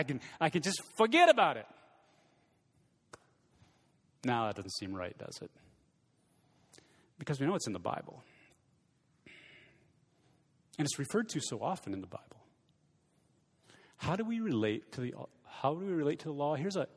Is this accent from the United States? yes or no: yes; Michigan, United States; now in Texas, United States; I grew up in Michigan. When I was a citizen of Michigan, I obeyed the laws of Michigan.